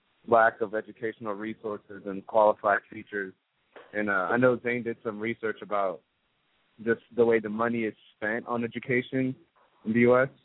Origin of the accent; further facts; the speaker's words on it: Maryland, United States; I grew up in Maryland itself, Montgomery County, if any of the listeners are familiar with that area.